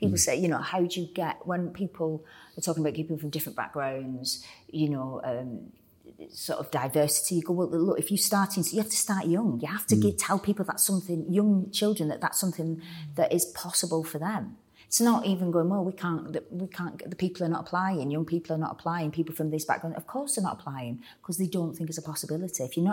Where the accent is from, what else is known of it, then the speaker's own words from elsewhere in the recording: Bolton, North West England, United Kingdom; I grew up in Bolton, but, you know, it's 15 miles away, 20 miles away.